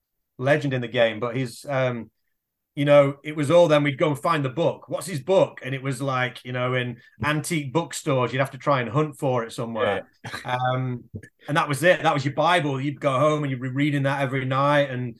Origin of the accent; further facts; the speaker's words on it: Derby, East Midlands, United Kingdom; I'm from Derby in the UK and it's a small city.